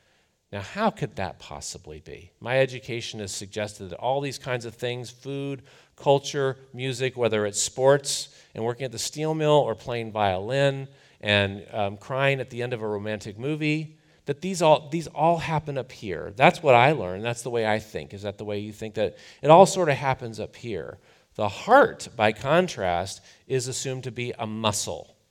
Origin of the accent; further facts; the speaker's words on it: Rust Belt, United States; I grew up in the Rust Belt. I know these guys.